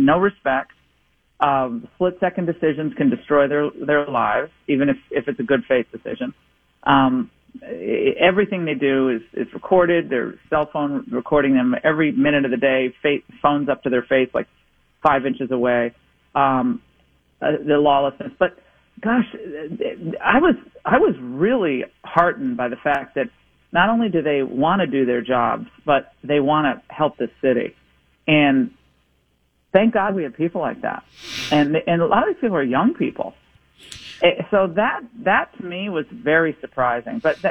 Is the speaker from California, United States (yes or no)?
no; Glastonbury, Connecticut, United States; Yeah, well, I'm from Glastonbury, Connecticut, which is a suburb of Hartford.